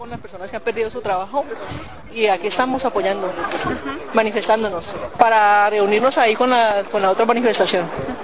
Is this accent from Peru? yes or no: no; Paraguay; now in Spain; Somos inmigrantes, yo soy paraguaya